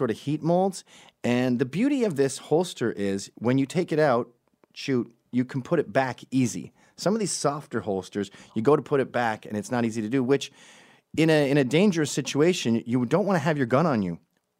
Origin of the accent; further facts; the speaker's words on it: New York, United States; And when you hear it as a New Yorker, who's sane, by the way, not these liberals